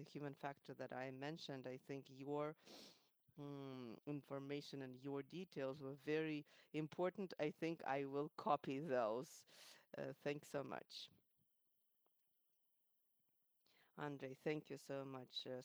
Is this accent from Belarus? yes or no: yes; Belarus; I'm from Belarus, and officially we have no COVID here.